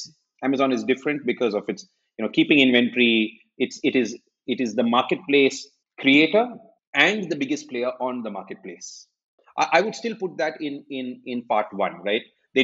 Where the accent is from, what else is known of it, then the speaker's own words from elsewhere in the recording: Mumbai, Maharashtra, India; Sahil and I come from Bombay and our Hindi is not particularly strong.